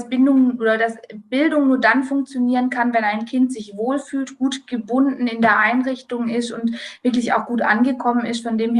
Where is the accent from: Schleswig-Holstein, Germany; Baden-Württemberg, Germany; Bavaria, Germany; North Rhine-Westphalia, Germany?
Baden-Württemberg, Germany; ich bin Leitung einer großen Einrichtung bei uns am Hochrhein an der Schweizer Grenze, Baden-Württemberg.